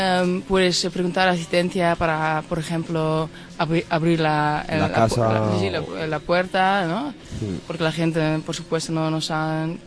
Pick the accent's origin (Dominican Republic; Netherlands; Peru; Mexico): Netherlands; Amsterdam, North Holland; Spanish is a second language; Yo soy del oeste de Ámsterdam.